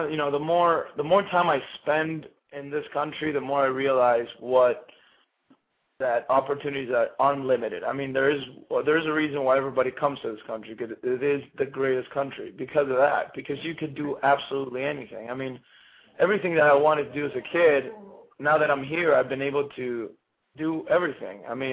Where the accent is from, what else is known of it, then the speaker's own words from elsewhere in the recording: Argentina; I guess because of where I was raised in Argentina and how resources were very limited